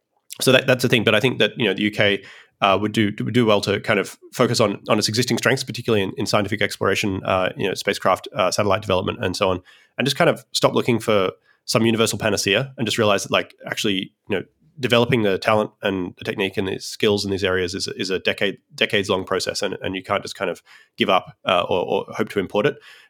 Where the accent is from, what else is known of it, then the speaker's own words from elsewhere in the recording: Australia; now in United States; I'm an Australian originally who migrated to the United States.